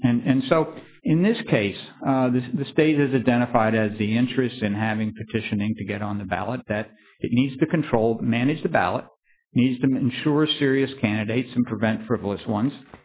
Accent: West Virginia, United States; I'm from West Virginia, and our line is at 1%, which is still one of the highest in the country.

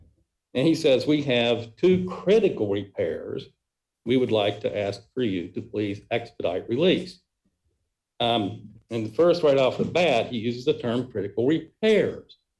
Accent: Charleston, West Virginia, United States; from Charleston, West Virginia.

